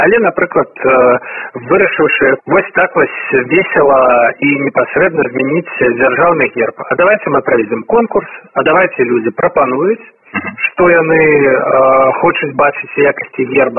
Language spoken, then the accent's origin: Russian; Belarus; Мы белорусы, хочем свой герб некий новый